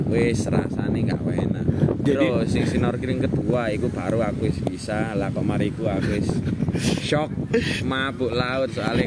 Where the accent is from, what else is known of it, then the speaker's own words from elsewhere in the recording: Java, Indonesia; accent: medok; Dan orangnya mungkin ya tahu ya kita dari Jawa, soalnya pas kita bicara katanya medok.